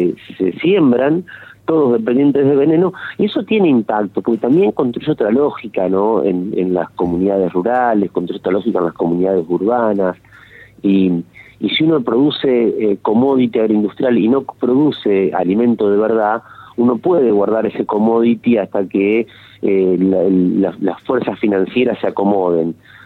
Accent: Entre Ríos, Argentina; yo recuerdo cuando yo era pequeño, soy de Entre Ríos

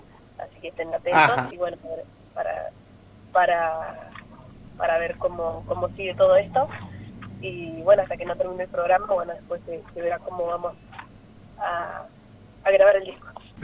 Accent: Centeno, Santa Fe, Argentina; De la provincia de Santa Fe, la localidad de Centeno.

